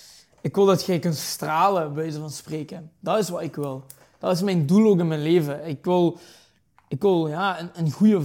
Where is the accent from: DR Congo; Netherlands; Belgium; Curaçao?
Belgium; uit België.